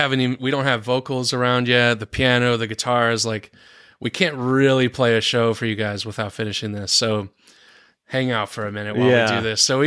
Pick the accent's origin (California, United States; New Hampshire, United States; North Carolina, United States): North Carolina, United States; Asheville; Yeah, I grew up in Asheville, East Asheville.